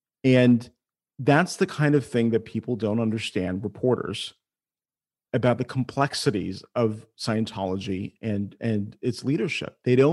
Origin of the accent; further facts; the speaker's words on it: Iran; but I'm Iranian.